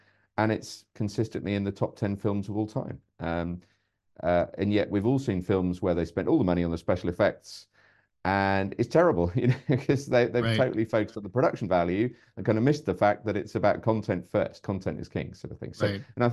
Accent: United Kingdom; I'm in the UK. It is sunny here for a change, which is nice. You tell I'm British

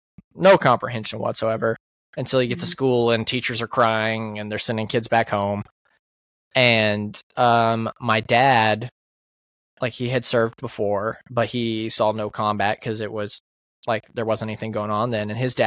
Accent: Indiana, United States; because we grew up in Indiana. That was where I was born. I was born in Plymouth.

